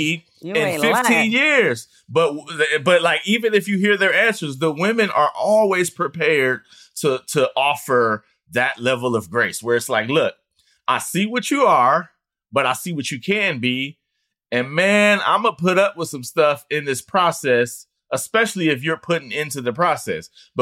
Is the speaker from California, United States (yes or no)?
yes; Oakland, California, United States; Not to mention, like, I was raised in East Oakland. So I knew what I knew wasn't good.